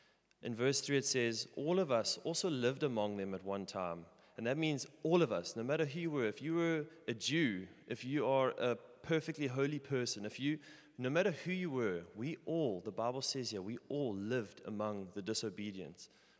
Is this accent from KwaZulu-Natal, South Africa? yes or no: yes; Richards Bay, KwaZulu-Natal, South Africa; that is where I found myself in my hometown in Richards Bay